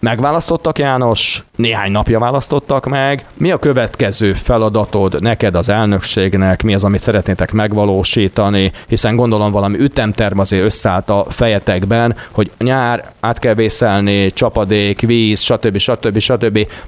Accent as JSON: {"language": "Hungarian", "country": "Hungary", "said": "talán magyar emberek vagyunk"}